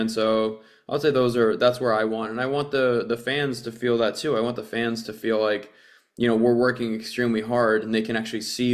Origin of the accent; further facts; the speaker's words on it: New England, United States; born there; But I came from, I was born in New England, so I'm a diehard Red Sox, Patriots, Bruins, Celtics fan.